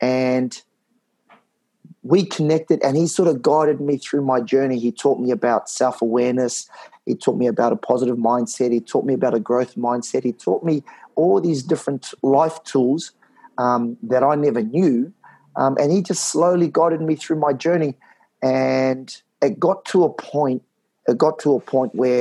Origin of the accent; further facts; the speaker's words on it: New Zealand; back in New Zealand, my home country